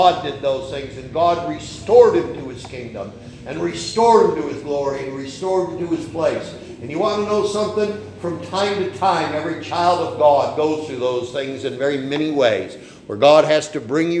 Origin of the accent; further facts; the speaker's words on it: Machias, Maine, United States; where I grew up in Machias, we had a swamp in front of us. We had a swamp behind us. We had cattle on 4 sides of us.